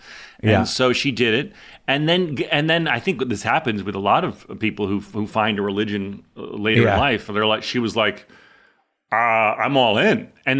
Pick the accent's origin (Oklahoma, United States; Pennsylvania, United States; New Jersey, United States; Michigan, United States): New Jersey, United States; also born or lived in Manhattan / Chicago; now in Los Angeles, United States; I grew up in North Jersey where there were a lot of Jews. I went to then spent time in Manhattan, then went to school outside Chicago, then moved to L.A.